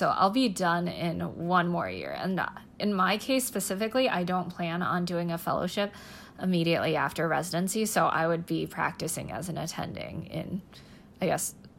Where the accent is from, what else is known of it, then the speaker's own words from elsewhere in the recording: Northeast, United States; now in Seattle, United States; So I'm originally from the Northeast, and then basically I'm a resident physician at the University of Washington, and I moved out here to Seattle for a residency